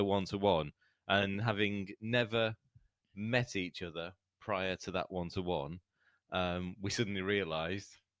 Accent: Manchester, North West England, United Kingdom; I grew up in Manchester and wanted to do exactly the same.

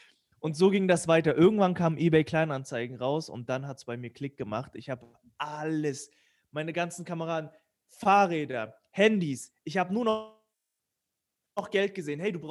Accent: Turkey; now in Germany; Ich bin im Asylheim aufgewachsen, 8 Jahre lang. Ja, das ist eine harte Zeit gewesen, weil wenn du aus der Türkei kommst, da ist kein Krieg oder so.

